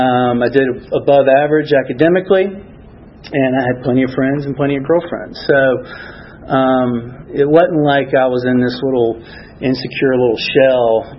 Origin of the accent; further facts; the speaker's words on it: Richmond, Virginia, United States; born there; I was born in Richmond, Virginia.